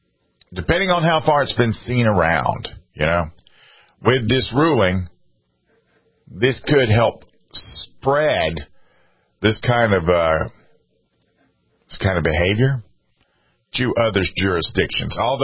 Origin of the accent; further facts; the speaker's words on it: Alabama, United States; How many Antifa activities do you see in Florida? In Alabama, in my home state, in South Carolina.